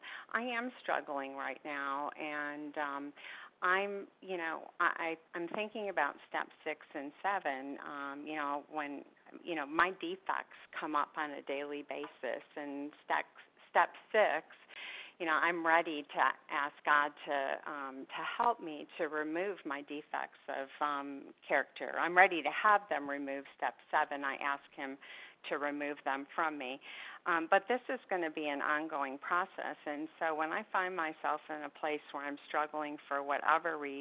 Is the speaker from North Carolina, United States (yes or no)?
no; Florida, United States; I'm from Florida, recovered, grateful, compulsive overeater.